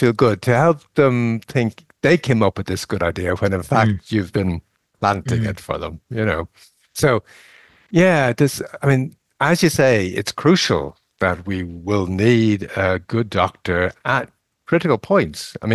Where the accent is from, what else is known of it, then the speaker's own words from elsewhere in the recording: Ireland; this is dealing with the English, as we Irish have